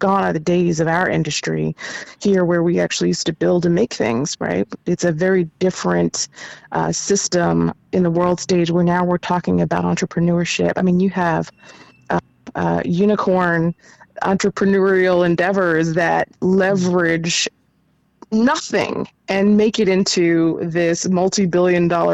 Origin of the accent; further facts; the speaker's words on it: United States; You know, when I was younger, I grew up here in the United States